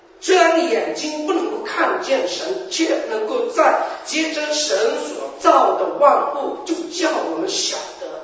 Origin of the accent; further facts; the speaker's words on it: China; moved away as an adult; now in Canada; 当我在国内的时候，我好像也是好像一条龙一样啊，好像或者我像搞像模像样的。当移民来加拿大的时候，才发现忽然间换了一种语言的时候，整个人什么都不是的。